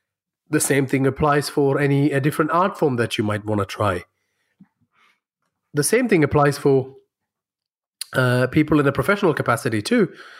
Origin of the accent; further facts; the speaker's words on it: India; also born or lived in Middle East; So I was born in India. I lived in the Middle East for a few years because my father was in the United Nations. Then I came back to India to do my schooling.